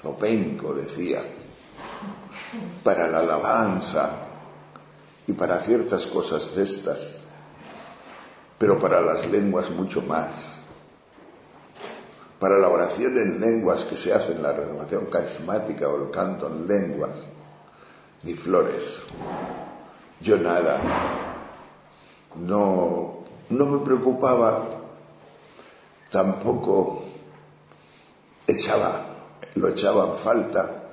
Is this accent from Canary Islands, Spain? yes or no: no; León, Castile and León, Spain; Pero yo soy de León. Y en León no he visto a nadie jamás la fonética de las lenguas.